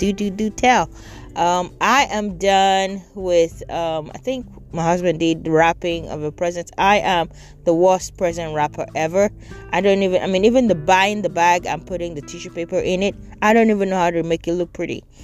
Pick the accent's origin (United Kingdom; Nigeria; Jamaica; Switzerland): Nigeria; now in United States; Growing up in Nigeria, we went to visit family, grandparents to be exact.